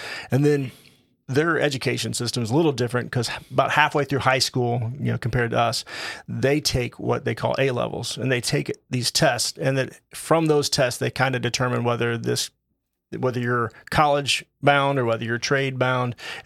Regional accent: Jerseyville, Illinois, United States; Yep, born and raised in Jerseyville.

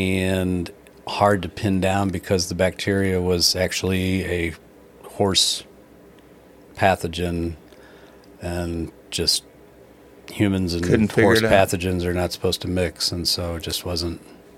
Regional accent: Florissant, Missouri, United States; also born or lived in Black Jack; I grew up over in Florissant, over in Blackjack, Missouri.

